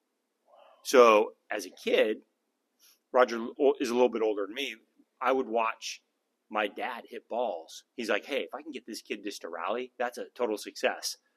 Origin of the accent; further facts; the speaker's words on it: Danville, California, United States; Yeah, I was born and raised in the Bay Area, small town called Danville.